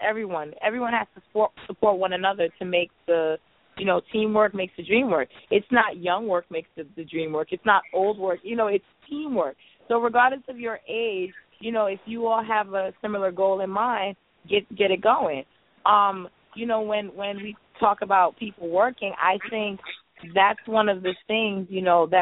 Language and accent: English; Jamaica; I'm also Jamaican.